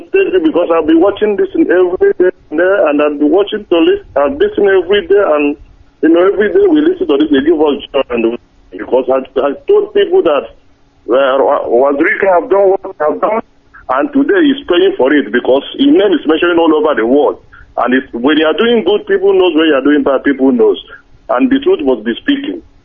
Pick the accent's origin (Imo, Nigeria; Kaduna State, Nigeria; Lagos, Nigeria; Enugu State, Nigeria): Enugu State, Nigeria; Oji River; I'm from Enugu State, Oji River.